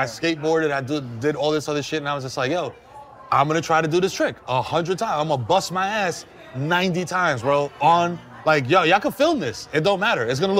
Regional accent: New York, United States; Like, I'm from New York. I'm walking around looking, yo.

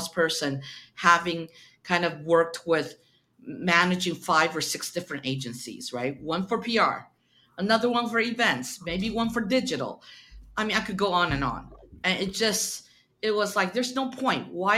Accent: Saudi Arabia; now in Asia; I consider myself a third culture kid. And that means, you know, I grew up in Saudi Arabia, believe it or not. You know, I was educated in the American school system. And then I've spent, you know, over since 2000, I moved back to Asia

